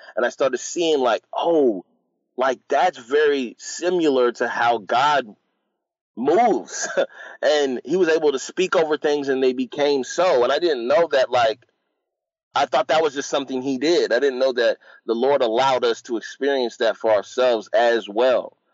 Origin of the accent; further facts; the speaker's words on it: Dallas, Texas, United States; born there; Cause I was born in Dallas, Texas, in the hood where everybody was gangbanging and drug dealing, and I rap.